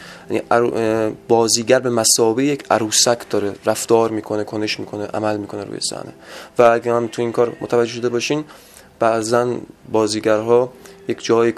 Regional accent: Kermanshah, Iran; با اینکه خودم کرمانشاهی هستم

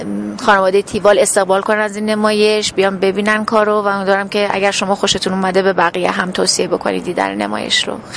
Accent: Khuzestan, Iran; خودم خوزستانی هستم. من یه قشقایی هستم که مامان بابام آبادان به دنیا اومدن، خودم جنگ زدم

